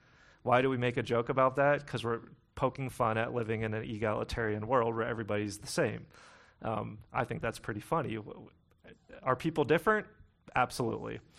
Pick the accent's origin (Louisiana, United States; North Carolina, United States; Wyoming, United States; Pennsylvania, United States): Pennsylvania, United States; Pittsburgh; Many of you who know me, where I grew up in Pittsburgh, this was yins